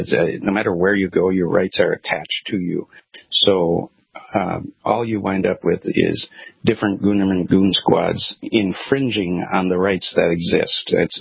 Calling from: Macau; I'm calling from Macau, and Macau is an interesting place because it's physically connected to China, but it's an independent country of its own, sort of like Hong Kong

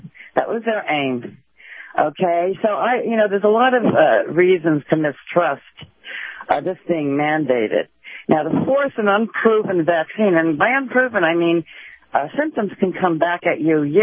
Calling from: Georgia, United States; I'm in the state of Georgia.

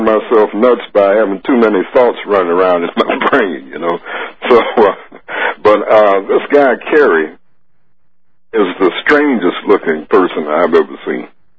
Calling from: Richland Park, Illinois, United States; Good morning. I'm Richland Park, Illinois.

